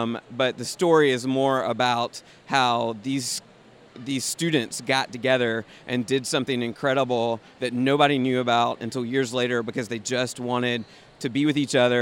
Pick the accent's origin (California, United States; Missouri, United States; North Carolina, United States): North Carolina, United States; Of course, I'm from North Carolina, Tobacco Road, huge basketball rivalries.